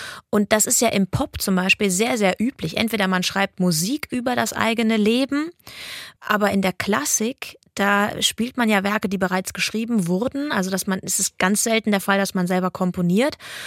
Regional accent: Aying, Bavaria, Germany; Ich bin ja in Aying auch groß geworden. Ich kenne gefühlt jeden Stein.

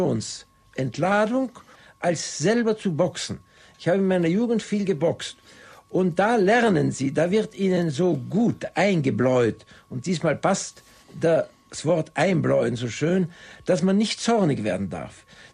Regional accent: Vienna, Austria; born there; Ich bin in Wien geboren, und zwar aus Überzeugung, erinnere mich aber nicht daran.

